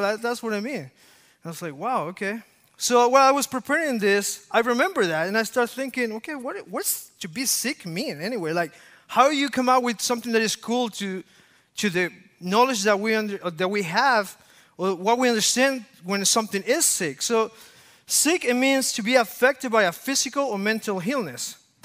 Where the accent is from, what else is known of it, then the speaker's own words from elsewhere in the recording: Chile; I remember when I came from Chile